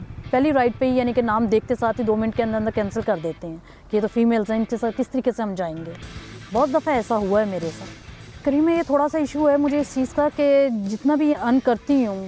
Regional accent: Lahore, Punjab, Pakistan; اور میں لاہور کی رہنے والی ہوں۔

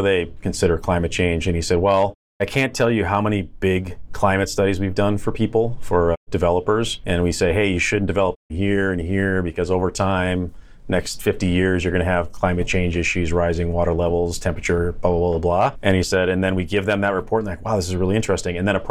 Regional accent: Wisconsin, United States; moved away as an adult; now in Phoenix, United States; I've been in Phoenix for 26 years now. I moved from Wisconsin when I got out of college, and it just seems like it gets hotter and people keep moving here.

